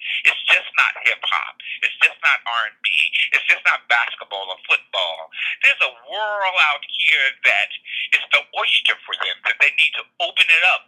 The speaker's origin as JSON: {"language": "English", "town": "Newark", "country": "United States", "tie": "born or raised there", "said": "I grew up in Newark."}